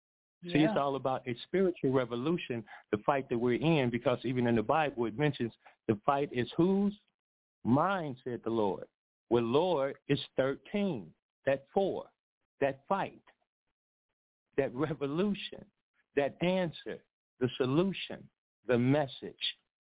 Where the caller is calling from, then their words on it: Chicago, Illinois, United States; Sister V, this is … from Chicago, Illinois.